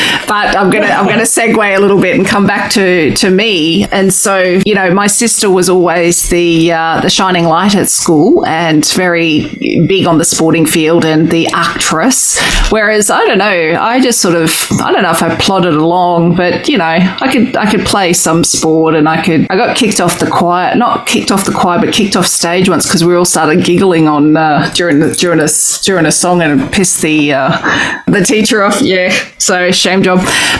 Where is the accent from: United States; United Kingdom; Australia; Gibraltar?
Australia; Brisbane, Queensland; my sister and I grew up on Quandamooka land down at Wynnum in Brisbane.